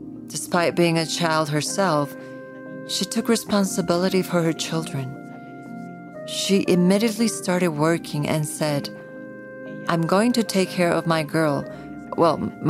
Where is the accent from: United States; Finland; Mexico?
Mexico; Ciudad Juarez, Chihuahua; I'm originally from Ciudad Juarez, Chihuahua